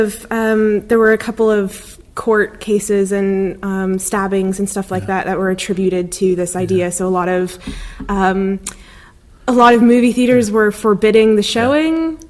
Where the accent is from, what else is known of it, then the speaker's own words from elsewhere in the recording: Jacksonville, Florida, United States; I grew up around Jacksonville, which is on the coast more.